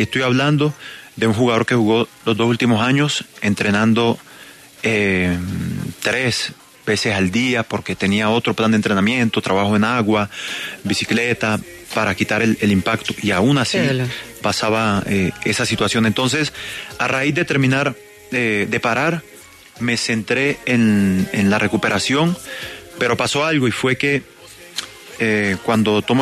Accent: Chocó, Colombia; poder dedicárselo a mi tierra natal, Chocó.

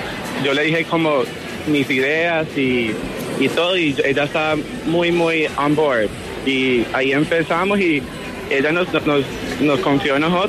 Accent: Miami, Florida, United States; now in New York, United States; yo nací aquí en Nueva York, toda mi familia, mis padres son de Pereira y me crié en Miami y después ya me mudé aquí a Nueva York hace como 7 años.

